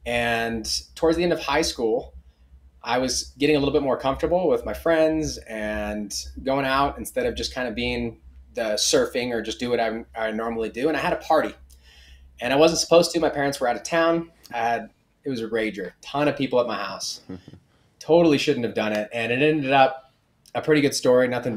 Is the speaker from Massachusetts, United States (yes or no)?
no; California, United States; now in Colorado, United States; I grew up in Southern California. I didn't know what brick was.